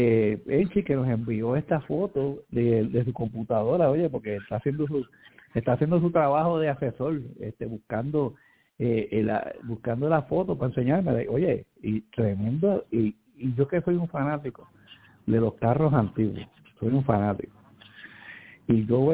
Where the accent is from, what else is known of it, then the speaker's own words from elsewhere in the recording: Santurce, Puerto Rico; now in Trujillo Alto, Puerto Rico; Bueno, yo soy natural de Santurce, pero es residente en Trujillo Alto.